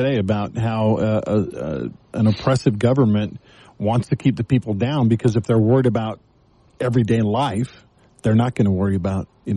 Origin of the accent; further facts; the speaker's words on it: Texas, United States; When I grew up down in Texas, we lived near one of the early DuPont plastic plants.